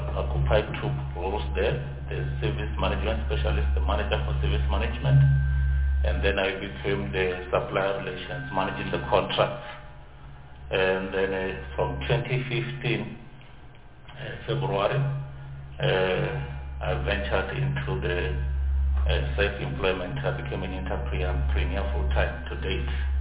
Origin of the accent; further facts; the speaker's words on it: Limpopo, South Africa; born and bred in Limpopo.